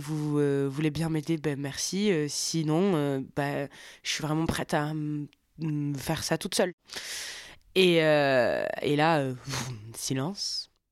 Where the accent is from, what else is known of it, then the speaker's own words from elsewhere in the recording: Occitanie, France; j'ai 25 ans, je viens du Gers et d'Aveyron